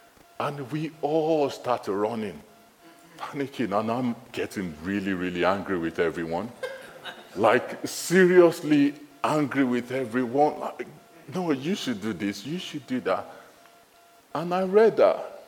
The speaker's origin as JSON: {"language": "English", "country": "Nigeria", "accent": "Nigerian", "said": "Don't worry, it's my Nigerian accent. That's the way I say it."}